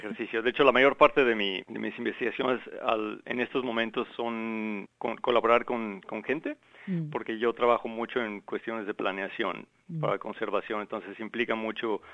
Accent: Mexico City, Mexico; now in Townsville, Australia; Eso de la Ciudad de México.

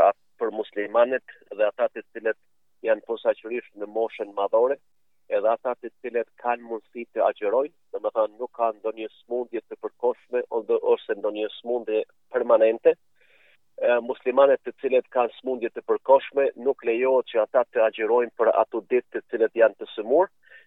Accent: Kosovo; posaçërisht unë që jam nga Kosova kam përjetuar kur ka qenë lufta në Kosovë

